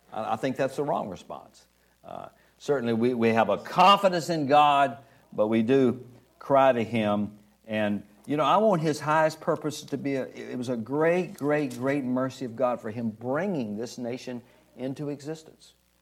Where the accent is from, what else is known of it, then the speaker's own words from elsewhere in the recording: Montgomery, Alabama, United States; And I was raised in Montgomery, Alabama, our high school.